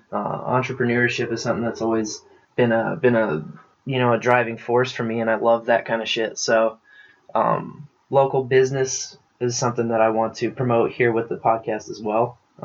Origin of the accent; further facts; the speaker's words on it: Columbia, Missouri, United States; My narrow focus is that I'm from Columbia, Missouri